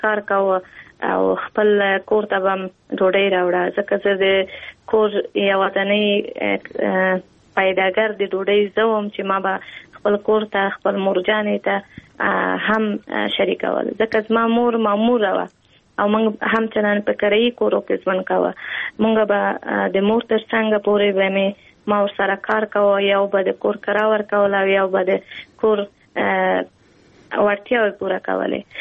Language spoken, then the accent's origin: Pashto; Kabul, Afghanistan; پا کابل که زیگیده لیم پا کابل که لویه سویم پا کابل که مو تحصیلات